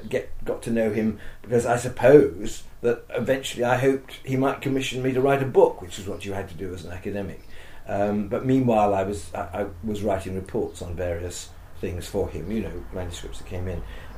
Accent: London, United Kingdom; as a Londoner and also as a theatre lover, do I really want to spend the rest of my working life outside London?

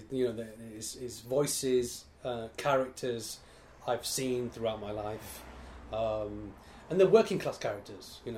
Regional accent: Bradford, Yorkshire and the Humber, United Kingdom; set in Bradford, which is my hometown where I was born and brought up

